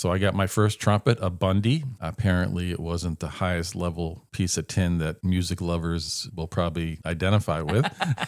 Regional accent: New York, United States; I grew up in the Mohawk Valley

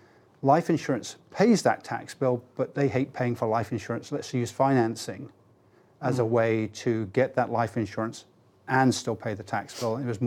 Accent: United Kingdom; Grew up in the UK. Yeah. I always answer people with no fixed abode

